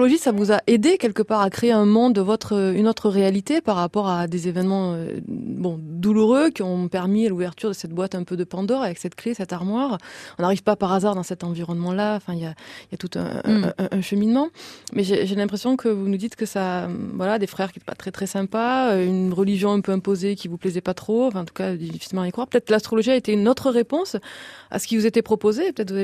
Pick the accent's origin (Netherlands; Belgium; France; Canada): France; Occitanie; now in Paris, France; moi je viens des Cévennes.